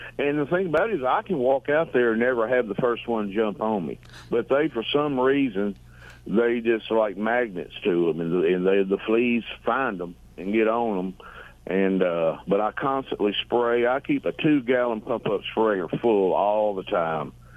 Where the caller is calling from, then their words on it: Calhoun, Louisiana, United States; Well, I'm actually from Calhoun, Louisiana.